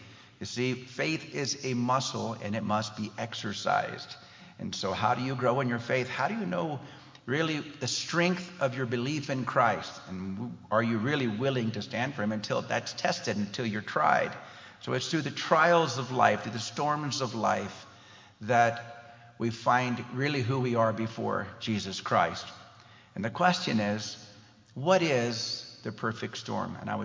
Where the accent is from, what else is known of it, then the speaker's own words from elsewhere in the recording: California, United States; I grew up in California in my younger years